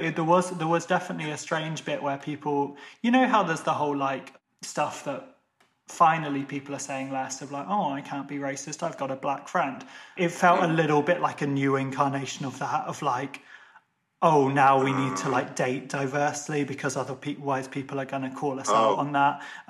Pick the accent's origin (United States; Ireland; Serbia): Ireland; accent: like a BBC newsreader; I've got a bit of that with being Irish, that sometimes people will honestly get offended that I don't support England and everything.